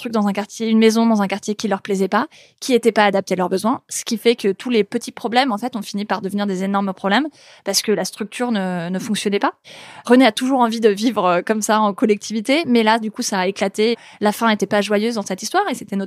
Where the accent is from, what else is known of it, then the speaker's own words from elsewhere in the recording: Paris, Île-de-France, France; J'ai passé quelques années à l'étranger ou à étudier ailleurs qu'à Paris, parce que je suis parisienne.